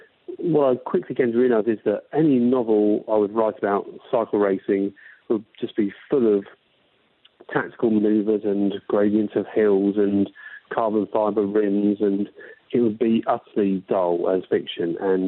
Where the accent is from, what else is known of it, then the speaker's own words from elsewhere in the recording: Oxford, South East England, United Kingdom; Okay, so I was born in Oxford and City of Dreaming Spires, and grew up in a little village near Oxford.